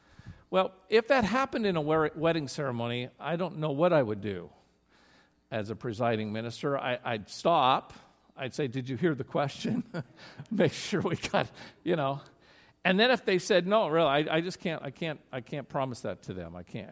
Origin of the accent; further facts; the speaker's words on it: Oregon, United States; I grew up in Oregon, 1967 to 1996